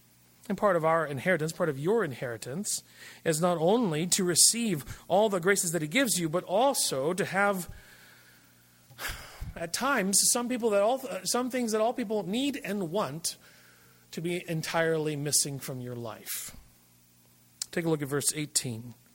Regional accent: United States; After all, I'm an American. We don't tend to lack all that much.

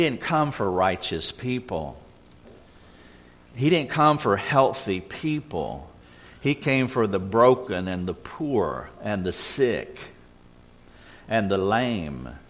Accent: the South, United States; accent: redneck; my second language is English. My first language is redneck. And sometimes people don't understand what I say when I get above the Mason-Dixon line.

